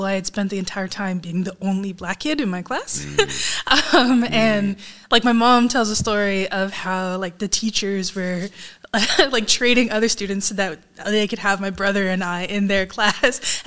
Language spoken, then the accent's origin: English; Tigard, Oregon, United States; because I grew up in Tigard